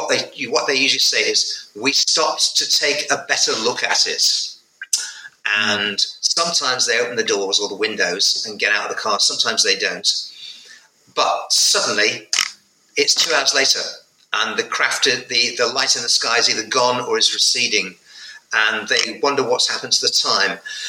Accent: North West England, United Kingdom; But in provincial England, in Northwest England in 1972, sure, made no sense.

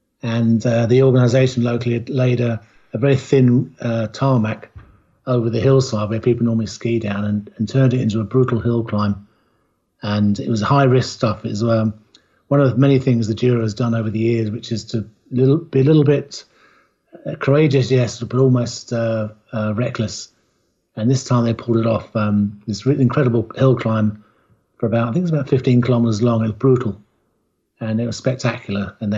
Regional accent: United Kingdom; It was fantastic to see, especially as a British guy.

